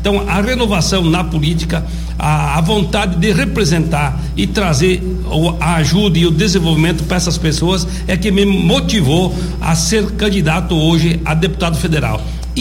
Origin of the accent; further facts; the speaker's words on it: Rio Grande do Sul, Brazil; now in Bahia, Brazil; Nós viemos lá do Rio Grande do Sul, muito longe daqui, desbravar esse cerrado.